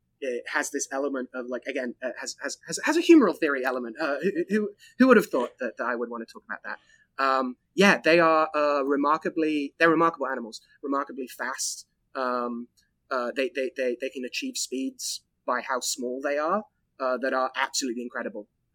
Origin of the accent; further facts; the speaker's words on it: Birmingham, West Midlands, United Kingdom; I grew up in Birmingham. It's where my folks and my sister and stuff and a lot of family still are, in the West Midlands